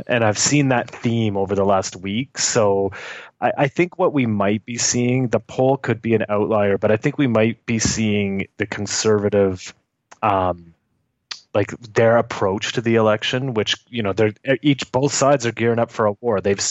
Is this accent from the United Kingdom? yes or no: no; Atlantic Canada, Canada; I'm from the East Coast, so half my high school graduating class lives in Alberta now.